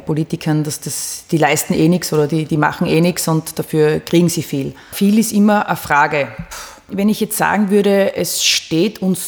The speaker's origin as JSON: {"language": "German", "country": "Austria", "said": "Ich stimme als Österreicherin ab."}